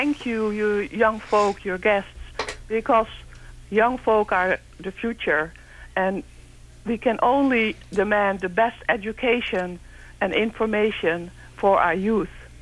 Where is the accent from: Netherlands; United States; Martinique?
Netherlands; I'm from the Netherlands